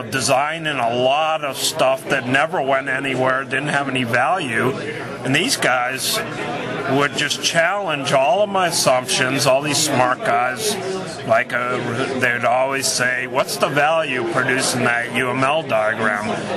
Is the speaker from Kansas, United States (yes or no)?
no; Nashua, New Hampshire, United States; Nashua, New Hampshire.